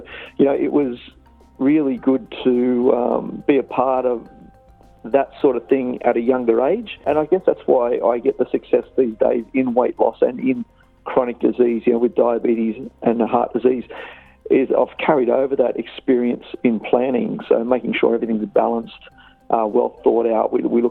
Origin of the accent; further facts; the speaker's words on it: Mount Druitt, New South Wales, Australia; so I'd better learn to look after myself growing up in Mount Druitt.